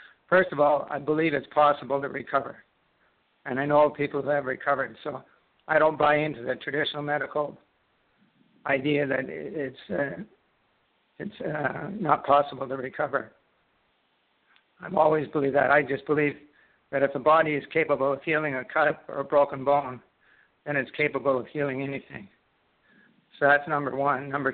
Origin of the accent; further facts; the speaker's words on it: Canada; Well, I'm a Canadian. I live in Canada. I actually live on Manitoulin Island. I've lived here for a little over a year. Before that, I lived in southern Ontario.